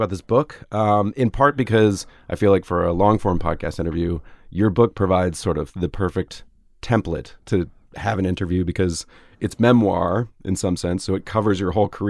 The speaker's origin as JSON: {"language": "English", "region": "Georgia", "country": "United States", "said": "We're both from the South. We're both from Georgia."}